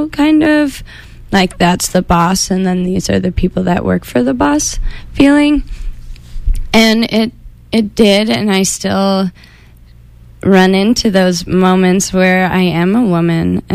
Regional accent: California, United States; And I grew up in the Eastern Sierras and 10 miles from any town.

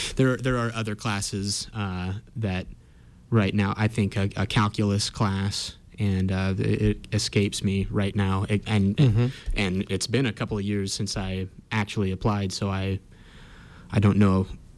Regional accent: Durham, California, United States; also born or lived in Chico; I'm from here in Chico, California, and yeah, born here and raised in nearby town Durham, and kind of grown up here in Butte County.

